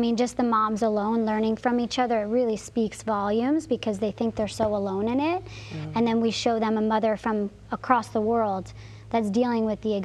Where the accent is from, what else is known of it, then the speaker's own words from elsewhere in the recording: United States; I'm a stranger. I'm American.